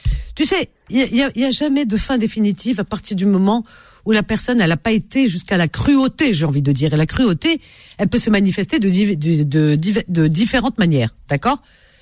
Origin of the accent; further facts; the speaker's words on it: Paris, Île-de-France, France; Je me souviens quand j'étais gamine dans le Marais, j'avais des copines